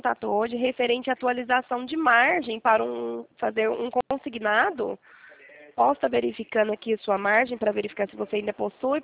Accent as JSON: {"language": "Portuguese", "town": "Santa Bárbara d'Oeste", "region": "São Paulo", "country": "Brazil", "said": "eu sou aqui do interior de São Paulo, falo de Santa Bárbara do Oeste."}